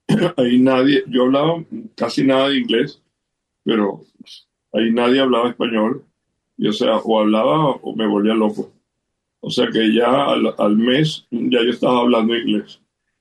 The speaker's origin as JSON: {"language": "Spanish", "country": "Venezuela", "said": "Y cuando regresé a Venezuela, otra vez bullying, porque hablaba como español."}